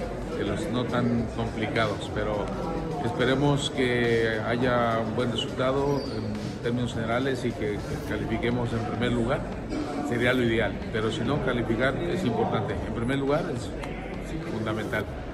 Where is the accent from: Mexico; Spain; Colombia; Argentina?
Mexico; porque yo como mexicano